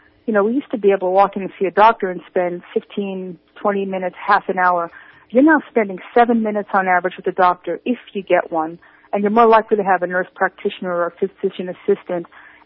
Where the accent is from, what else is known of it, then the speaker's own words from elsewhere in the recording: New York, United States; I'm originally from New York, and I now practice in Atlanta